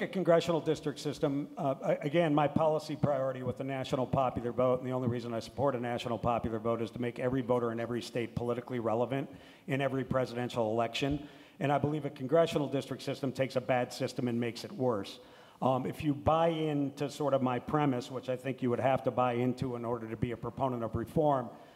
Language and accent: English; Minnesota, United States; In my home state, the first congressional district of Minnesota, right, would be the only competitive congressional district.